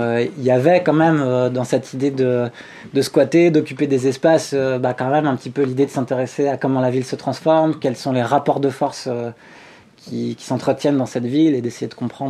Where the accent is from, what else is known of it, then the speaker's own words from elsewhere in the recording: Auvergne-Rhône-Alpes, France; now in Grenoble, France; j'ai atterri là parce que je venais de la Savoie et que quand j'étais venu à Grenoble visiter des amis